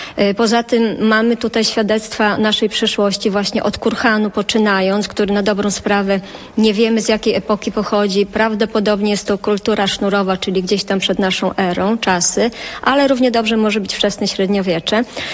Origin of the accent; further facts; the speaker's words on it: Wożuczyn, Lublin Voivodeship, Poland; trudno mi powiedzieć, bo od urodzenia mieszkam w Wożuczynie